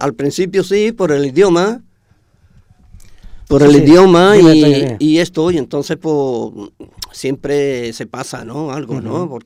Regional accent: Málaga, Andalusia, Spain; also born or lived in Switzerland; now in Roda, Spain; Yo soy de Málaga, sí.

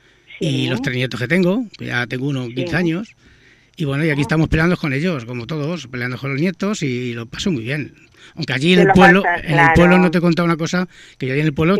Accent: Lillo, Castilla-La Mancha, Spain; moved away as an adult; now in Barcelona, Spain; yo sabes que soy toledano, soy de un pueblo de Lillo, Toledo. Nací allí y, bueno, allí estuve hasta que tuve 24 años, que vine a Barcelona. Y, bueno, yo me crié con mis padres y estuve trabajando en Madrid.

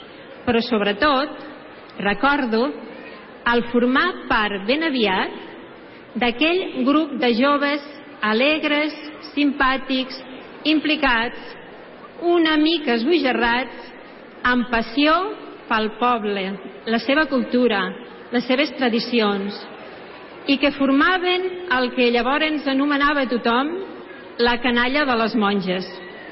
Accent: La Bisbal de Falset, Catalonia, Spain; born there; now in Roda de Berà, Spain; El meu poble de naixement no és Roda. Vaig néixer a la Bisbal de Falset, un petit poble del Priorat. Se'm deu notar amb la parla. Però em sento rodenca i m'estimo Roda.

